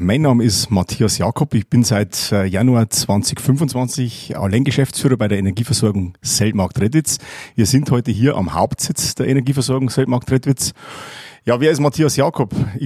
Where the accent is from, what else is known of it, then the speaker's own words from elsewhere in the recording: Maxhütte-Haidhof, Bavaria, Germany; Ich komme aus Maxhütte-Heidhof, das ist genau zwischen Schwandorf und Regensburg.